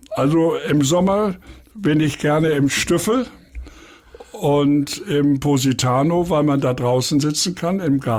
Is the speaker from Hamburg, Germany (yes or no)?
yes; Hamburg, Germany; born there; Also ich wohne in Eppendorf. bin geboren in Havestehude und kenne auch Winterhude gut.